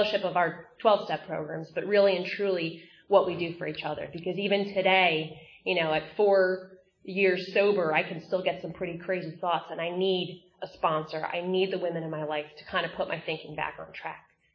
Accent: Ireland; And I went to this family, I'm Irish, so an Irish wake

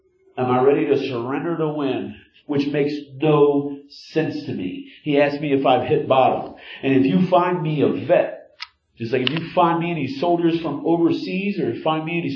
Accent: Pueblo, Colorado, United States; now in Philadelphia, United States; I'm in Philadelphia, for God's sakes. I'm from Pueblo, Colorado.

